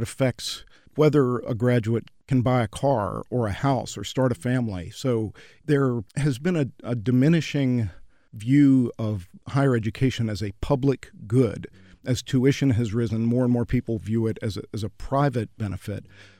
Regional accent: Virginia, United States; I grew up in Virginia.

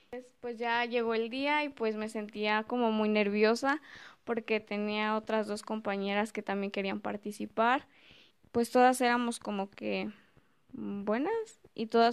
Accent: Huecorio, Michoacán, Mexico; También soy de aquí de Huecorio, aquí vivo. Yo tengo 14 años

